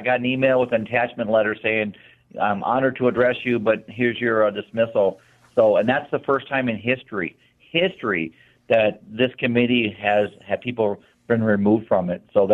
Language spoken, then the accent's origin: English; Midwest, United States; I grew up in the Midwest, but this is really my home.